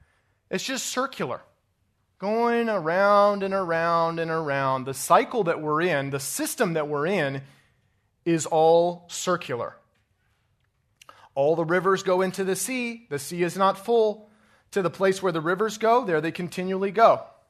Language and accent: English; Colorado, United States; I grew up in Colorado. I grew up on a farm in Colorado, very different culture than here